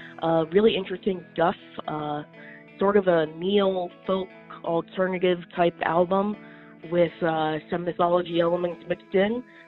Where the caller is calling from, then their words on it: Virginia, United States; I'm calling from Virginia, and I'd like to recommend an album.